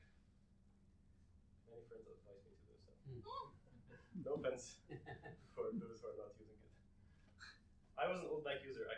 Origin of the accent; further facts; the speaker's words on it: Egypt; And I'm originally from Egypt, so the land of the pharaohs.